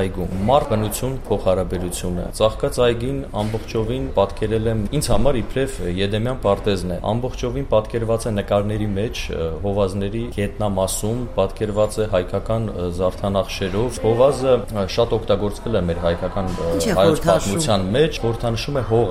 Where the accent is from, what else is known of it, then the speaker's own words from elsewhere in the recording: Armenia; ես այստեղից եմ, ես շատ սիրում եմ իմ հողն ու ջուրը, ծնվել եմ, ապրում եմ Հայաստանում։